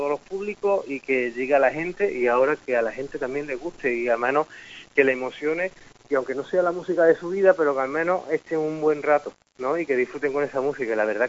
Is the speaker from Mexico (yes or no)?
no; Priego, Spain; Yo no soy prieguense, yo soy priego. Yo soy un priego activo, a mí me encanta mi pueblo.